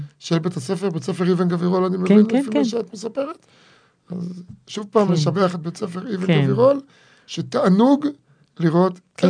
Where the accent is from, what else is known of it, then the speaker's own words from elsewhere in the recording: Beersheba, Southern District, Israel; אני בא מבאר שבע